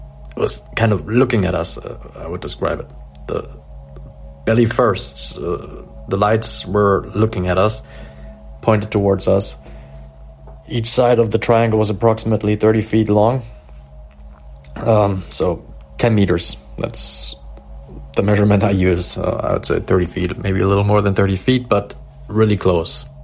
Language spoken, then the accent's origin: English; Dresden, Saxony, Germany; I'm 35 years old. I'm from Dresden in Germany